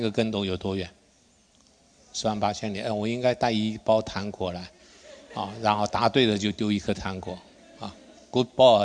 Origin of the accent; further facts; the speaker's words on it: Taiwan; 我以前在台湾长大的过程当中，年纪小的时候，我到大学的时候